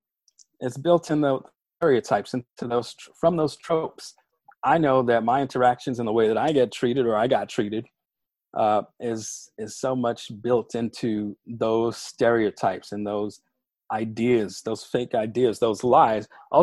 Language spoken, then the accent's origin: English; New York, United States; I growing up in South Jamaica, Queens, my family lived on a block where a corner.